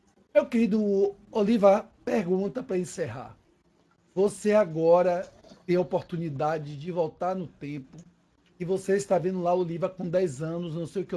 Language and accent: Portuguese; Brazil; nós somos brasileiros, nós somos de uma nação e um país rico em tecnologia, rico em água